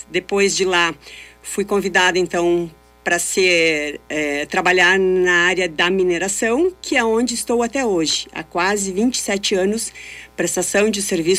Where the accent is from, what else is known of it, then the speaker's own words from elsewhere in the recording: Alpestre, Rio Grande do Sul, Brazil; now in Farroupilha, Brazil; Eu sou natural de Alpestre, no norte do Rio Grande do Sul. Tenho 54 anos.